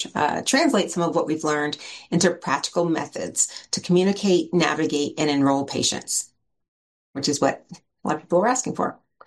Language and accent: English; the South, United States; I'm from the South, and so I'm always liking to hug people